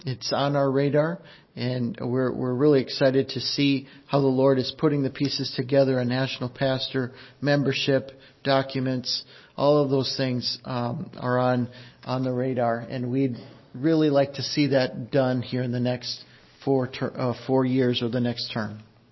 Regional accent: Minnesota, United States; I was born and raised in Minnesota. I was born in a pastor's home.

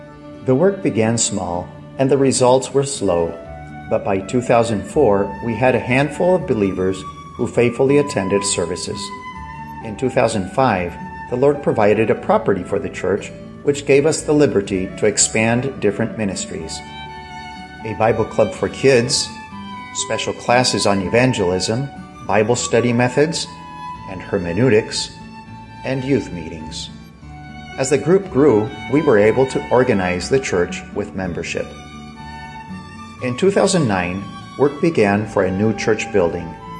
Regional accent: Argentina; Both Cristina and I grew up in Argentina, but in 1999, the Lord took us back to this needy country and led us to the city of Gualeguaychú with a population of 95,000 people.

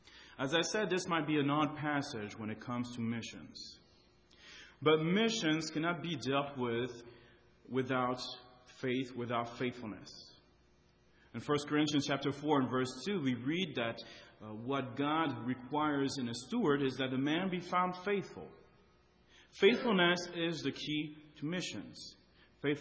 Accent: France; When I was growing up in France, I often played soccer with the kids in the neighborhood.

